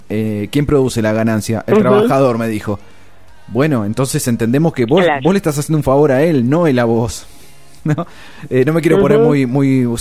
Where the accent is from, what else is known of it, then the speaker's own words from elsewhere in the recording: San Clemente, Buenos Aires Province, Argentina; porque somos de San Clemente, pero si nos escuchan desde otra localidad